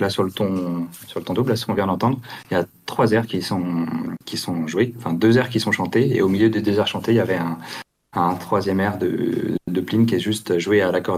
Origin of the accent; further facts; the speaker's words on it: Brest, Brittany, France; Bah nous, on vient de comme moi, je viens de Brest